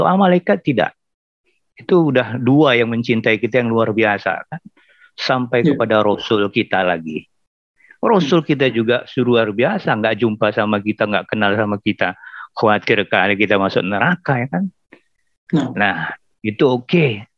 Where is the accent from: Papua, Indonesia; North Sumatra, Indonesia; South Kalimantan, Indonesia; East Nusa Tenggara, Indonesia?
North Sumatra, Indonesia; Medan; Saya dari Medan Ustaz.